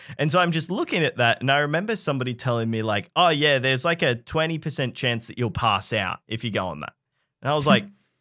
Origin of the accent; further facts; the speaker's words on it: Sydney, New South Wales, Australia; I grew up in Sydney. I grew up with Wonderland